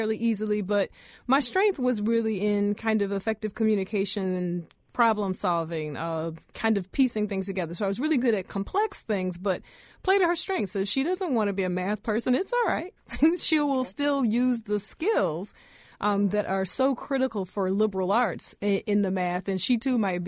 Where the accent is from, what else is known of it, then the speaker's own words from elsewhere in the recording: England, United Kingdom; I think all of my responses, Barbara, are based on my own background as an English person.